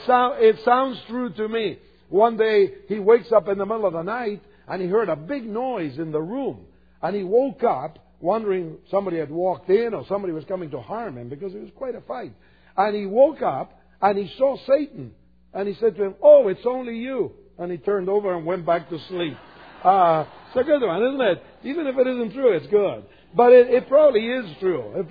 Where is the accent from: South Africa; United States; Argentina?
Argentina; moved away as an adult; but way back in 1960, I came to study from Argentina at Multnomah.